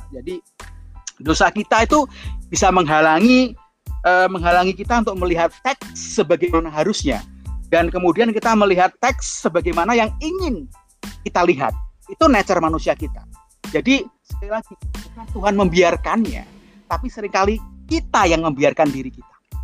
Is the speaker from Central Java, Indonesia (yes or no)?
yes; Juwana, Central Java, Indonesia; born there; kalau saya lahir di Juwono, Pati, itu sangat akrab dengan riwayat dari kota mana Juwono, Pati